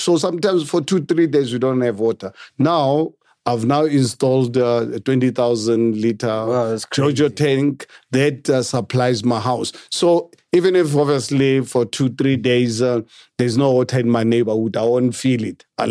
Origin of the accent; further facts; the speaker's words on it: Amanskraal, South Africa; when I grew up in Amanskral, in our village, we had no running water from the taps.